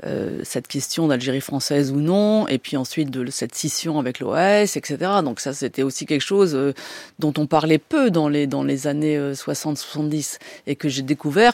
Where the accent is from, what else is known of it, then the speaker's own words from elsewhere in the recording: France; pourquoi on est en Allemagne, quand on est français